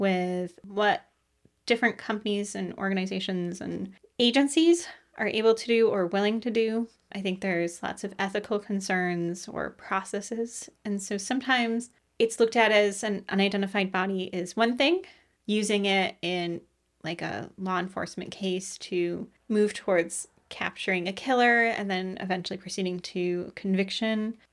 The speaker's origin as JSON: {"language": "English", "region": "New York", "country": "United States", "said": "because I had actually mm-hmm. not heard of these towns as a New Yorker"}